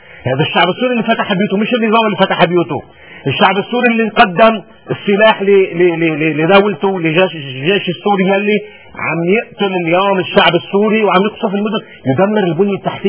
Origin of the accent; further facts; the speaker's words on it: Lebanon; كلنا بنعرف كلبنانيين العبث اللي عملوا بلبنان